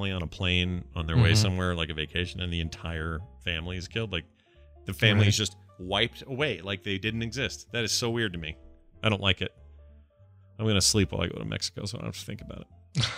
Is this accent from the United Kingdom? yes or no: yes; Washington, North East England, United Kingdom; from my hometown of Washington in the north of England